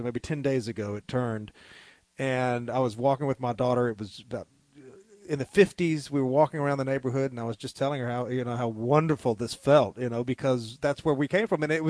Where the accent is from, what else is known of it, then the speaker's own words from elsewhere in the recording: the South, United States; born there; I love the South. I would die for the South. I was born in the South. I want to be buried in the South, but boy, I never did take to the weather.